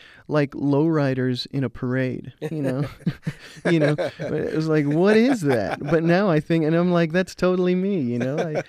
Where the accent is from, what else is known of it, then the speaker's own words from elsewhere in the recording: Watsonville, California, United States; a middle-aged Mexican immigrant farm worker, you know, like so many that I grew up around in Watsonville